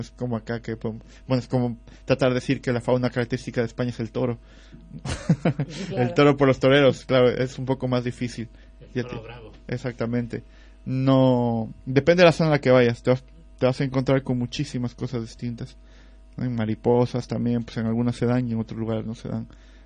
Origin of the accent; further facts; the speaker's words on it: Ecuador; also born or lived in Spain; now in Mexico; yo soy originario de Ecuador, pero ventillero de corazón, y entonces pues mi cambio desde Ecuador a México no es tan fuerte, ¿no?